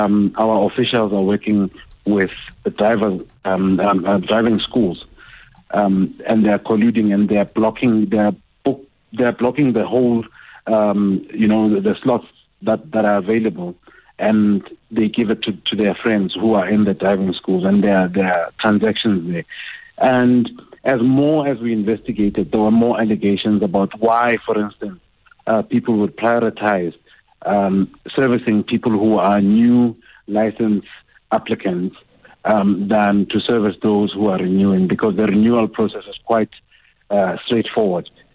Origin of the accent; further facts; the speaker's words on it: Mpumalanga, South Africa; I come from Mpumalanga, and I know of a few stories from Mpumalanga